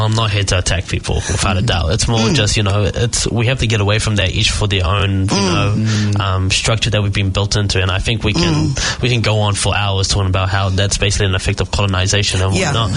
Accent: New Zealand; I grew up here. I was born and raised out in the Havelli

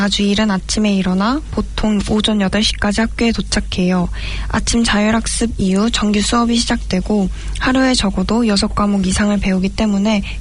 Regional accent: Gwangju, South Korea; accent: Gwangju dialect; 저는 광주 사투리에 대해 자랑하고 싶어요.

